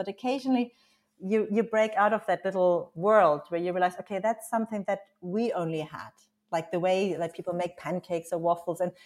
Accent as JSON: {"language": "English", "country": "Germany", "said": "I'm from Germany, and in West Germany, that was in the 80s, the land of plenty."}